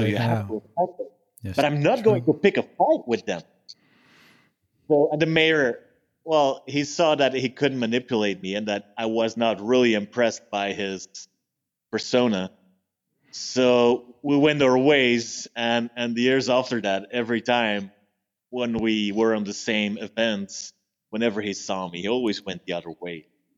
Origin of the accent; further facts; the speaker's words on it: Bruges, Flanders, Belgium; But I decided to do it in Bruges, and I gave a press conference. That's my hometown.